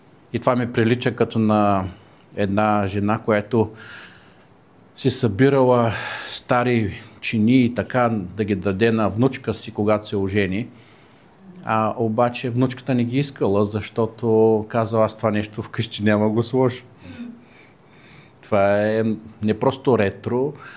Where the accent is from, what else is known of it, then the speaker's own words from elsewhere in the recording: Brestovitsa, Plovdiv Province, Bulgaria; Аз съм от Брестовица